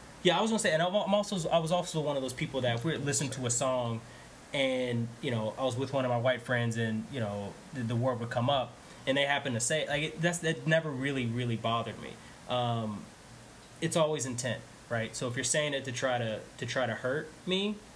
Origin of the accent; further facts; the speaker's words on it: the South, United States; I grew up in the South, right? So I've heard it.